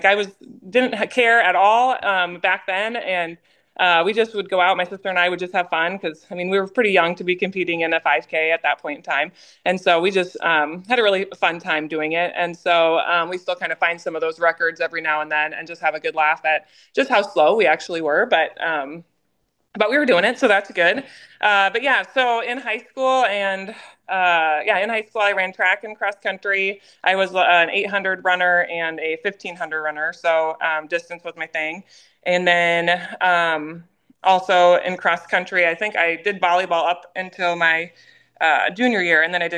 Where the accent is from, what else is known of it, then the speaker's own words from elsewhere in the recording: Dumont, Iowa, United States; now in Omaha, United States; I grew up in Dumont, and … I graduated from Hampton in 2008.